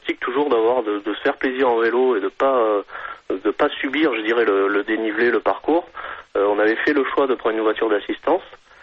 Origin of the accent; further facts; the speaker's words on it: Bordeaux, Nouvelle-Aquitaine, France; j'ai presque ça en moi depuis que je suis gosse, puisque je suis originaire de Bordeaux.